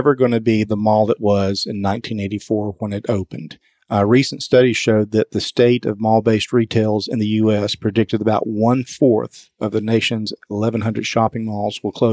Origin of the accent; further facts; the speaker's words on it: Georgia, United States; And that makes me sad because I grew up in Gwinnett County. I can remember when that mall was the center of the universe. I experienced it when Gwinnett Place was the social and economic heartbeat for Gwinnett County.